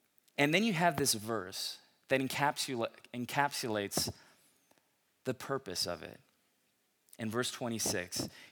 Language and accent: English; Los Angeles, California, United States; I'm from Los Angeles, and I just moved up here about a week and a half ago